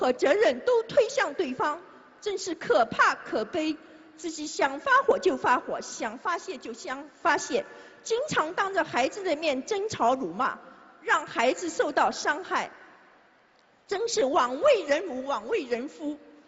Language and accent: Chinese; Melbourne, Victoria, Australia; 大家好，